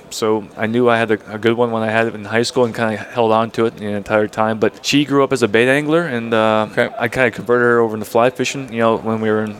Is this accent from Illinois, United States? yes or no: no; Germania, Pennsylvania, United States; So I basically grew up in the Pennsylvania-New York border in a small town called Germania. So it's in the middle of nowhere.